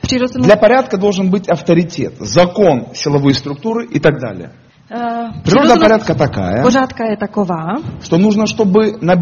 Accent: Ukraine; Вот я из Украины.

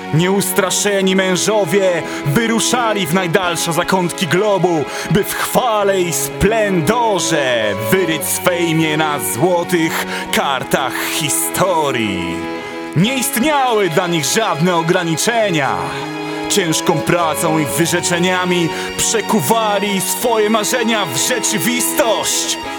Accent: Warsaw, Masovian Voivodeship, Poland; Bo ja na przykład ja jestem z Warszawy.

